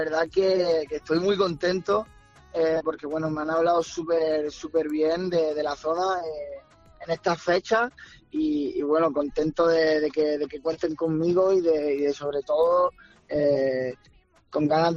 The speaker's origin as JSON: {"language": "Spanish", "region": "Andalusia", "country": "Spain", "said": "yo creo que la verdad que como buen andaluz me gusta pasármelo bien"}